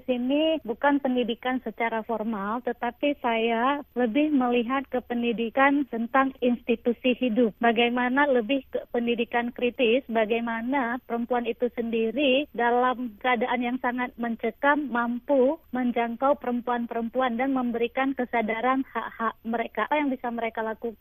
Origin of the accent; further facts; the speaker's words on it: Aceh, Indonesia; Saya sebagai orang Aceh sendiri mencoba melihat bagaimana perempuan-perempuan Aceh